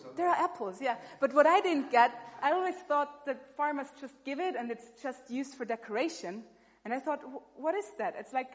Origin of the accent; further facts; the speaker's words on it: Austria; English is a second language; And even though I am from Austria and farming is a big deal there, I have no idea about it.